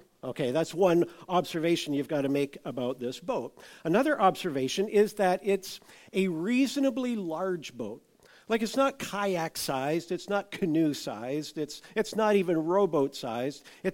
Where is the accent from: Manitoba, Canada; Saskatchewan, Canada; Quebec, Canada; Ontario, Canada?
Ontario, Canada; Meaford; now in Kincardine, Canada; I grew up in Meaford on the bay. We live in Kincardine, not on the bay.